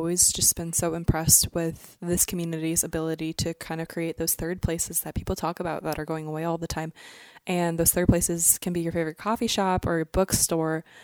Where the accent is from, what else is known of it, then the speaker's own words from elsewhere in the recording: Sandpoint, Idaho, United States; also born or lived in Texas; I was born and raised in Sandpoint. Went to Sandpoint High School, went to middle school here, the whole nine yards. My husband and I just moved back from Texas a few months ago